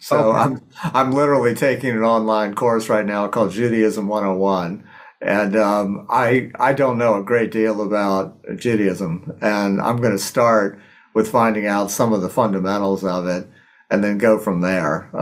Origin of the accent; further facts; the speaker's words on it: New Orleans, Louisiana, United States; And then Hurricane Katrina hit my hometown of New Orleans. I wasn't living here at the time